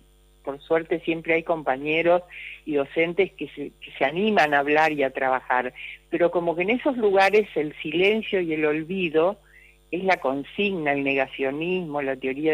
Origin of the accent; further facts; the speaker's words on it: Santo Tomé, Corrientes, Argentina; moved away; siempre amo mi pueblo y siempre traté de tomar estos temas y de hablar en la medida que podía. Pero siempre fue muy difícil porque Santo Tomé es un pueblo muy conservador, de frontera, donde había ejército, prefectura, gendarmería